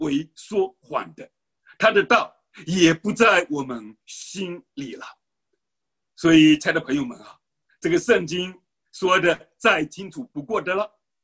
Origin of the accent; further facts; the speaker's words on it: Fujian, China; 因为我自己在福建的农村里面长大，所有的亲戚朋友呢都是拜佛的。